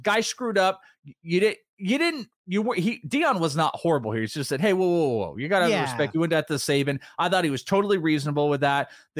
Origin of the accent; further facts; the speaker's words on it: Wales, United Kingdom; I'm Welsh.